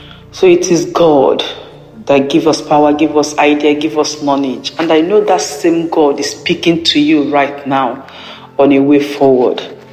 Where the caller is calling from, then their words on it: France; I'm calling from France.